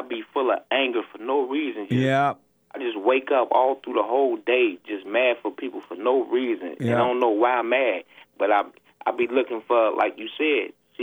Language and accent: English; Chicago, Illinois, United States; I've been through a lot of things as a young man growing up in Chicago.